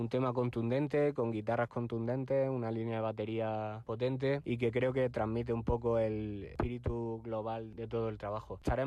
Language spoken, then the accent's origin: Spanish; Baeza, Andalusia, Spain; Somos un dúo de Baeza, Jaén, que está formado por dos hermanos